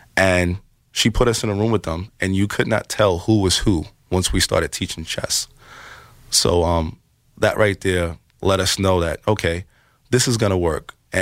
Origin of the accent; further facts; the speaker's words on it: Bronx, New York, United States; So, you know, when we tell people we're from the Bronx, when we tell people we're from the, you know, a really rough neighborhood, and we tell people we're chess instructors